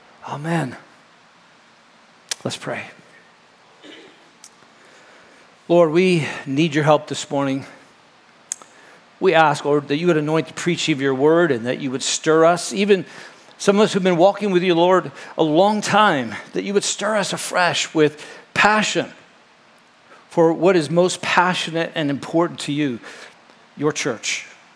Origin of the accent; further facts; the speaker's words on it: Florida, United States; I grew up in Florida and I grew up surfing